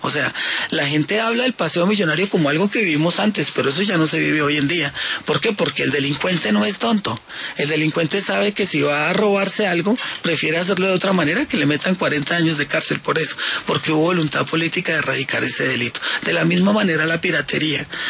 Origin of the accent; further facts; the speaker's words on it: Colombia; el tema que todos conocemos como colombianos, nuestro problema es la corrupción.